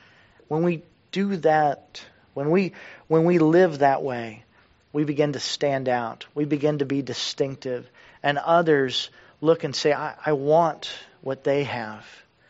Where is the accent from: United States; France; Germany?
United States; the South; So I grew up in the Bible Belt